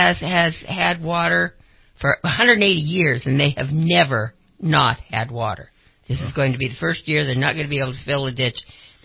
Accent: Idaho, United States; So, you know, the first time, because I came from Idaho, and seafood was, you didn't get that kind of stuff.

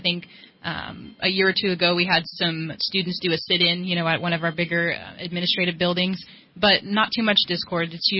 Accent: Kentucky, United States; born there; I was born in Kentucky, so I might like to end up somewhere over there.

